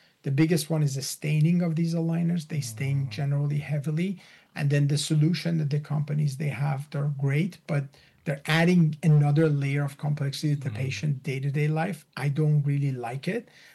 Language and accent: English; Iran; English is a second language; I'm originally from Iran.